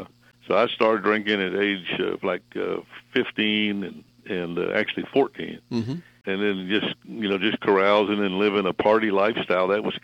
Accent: Galveston, Texas, United States; I grew up in Galveston, Texas

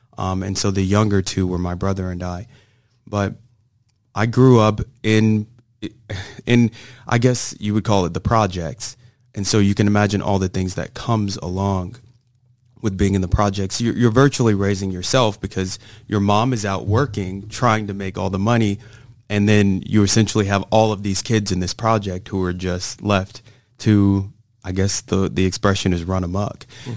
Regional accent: Montgomery, Alabama, United States; born there; I was born in Montgomery, Alabama.

